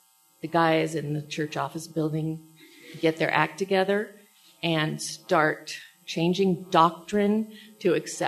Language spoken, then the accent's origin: English; California, United States; I'm from the San Francisco Bay Area, and it's so different there, as you can imagine.